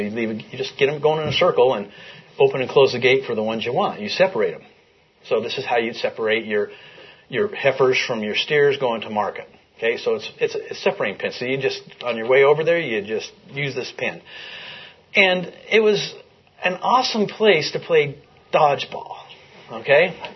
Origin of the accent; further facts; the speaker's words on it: Lovelock, Nevada, United States; So you guys all know I'm from Lovelock, Nevada, a rural place. We were cattle ranchers.